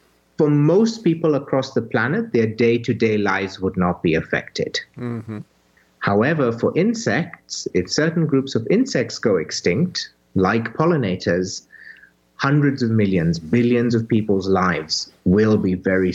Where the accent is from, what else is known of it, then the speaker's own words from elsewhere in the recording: Western, Kenya; I grew up in Western Kenya in a small rural farming community, very similar to what you have in the Midwest.